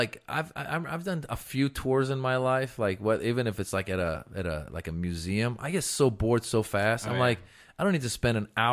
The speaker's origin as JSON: {"language": "English", "region": "California", "country": "United States", "tie": "born or raised there", "lives_now": "Los Angeles, United States", "said": "I grew up in the Bay Area, so I love going up to the Bay."}